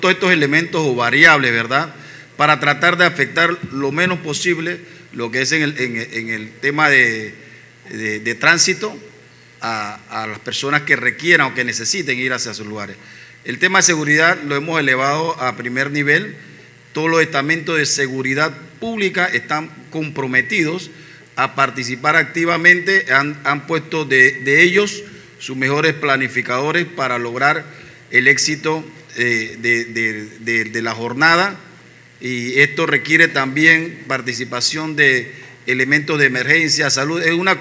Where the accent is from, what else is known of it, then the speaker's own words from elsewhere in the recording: Panama; Es muy importante para nosotros hacer saber que debemos cooperar todos como panameños